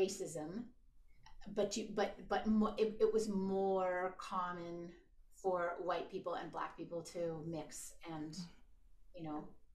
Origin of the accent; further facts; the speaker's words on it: Canada; I would say to someone, oh, well, I'm from Canada. And they go, oh, you speak French.